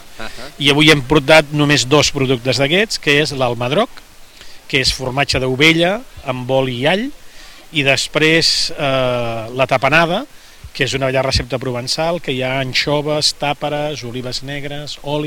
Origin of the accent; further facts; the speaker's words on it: Vinaixa, Catalonia, Spain; Venim de Vinaixa, que és un dels pobles de la comarca de les Garrigues, Lleida.